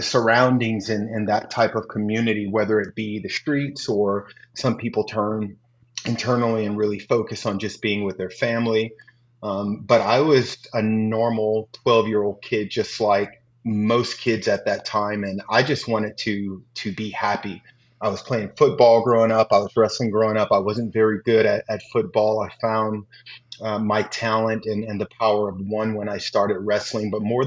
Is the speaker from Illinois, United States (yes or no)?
yes; East St. Louis, Illinois, United States; So growing up in East St. Louis, I didn't have a lot.